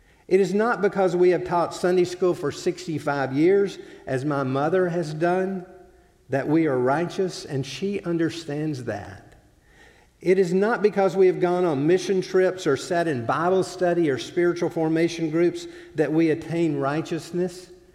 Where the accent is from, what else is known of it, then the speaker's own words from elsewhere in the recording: Alabama, United States; freedom from racial prejudice that was planted in me growing up in South Alabama